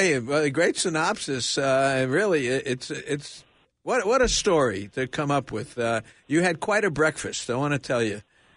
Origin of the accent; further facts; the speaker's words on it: Brooklyn, New York, United States; I grew up in Brooklyn